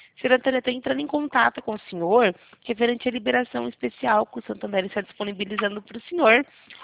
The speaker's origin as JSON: {"language": "Portuguese", "town": "Campinas", "region": "São Paulo", "country": "Brazil", "said": "eu sou aqui de Campinas, interior de São Paulo."}